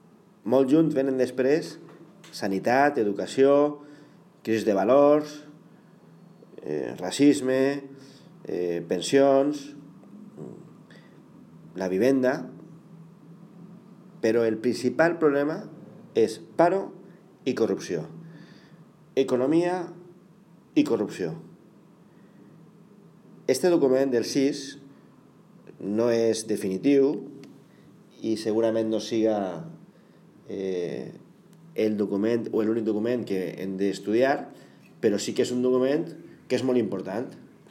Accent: Valencian Community, Spain; per a donar respostes als diferents problemes que tenim els valencians.

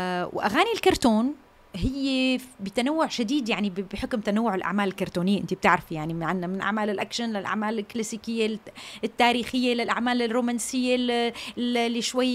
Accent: Damascus, Damascus Governorate, Syria; يعني أنا ما ربيت هناك، أنا ربيت بدمشق

